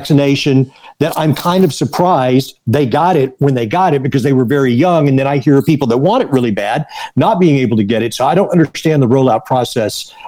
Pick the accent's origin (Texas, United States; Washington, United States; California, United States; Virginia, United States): Texas, United States; Well, here's the – okay, so because I'm from Texas, for those who may have never heard me on Mario's show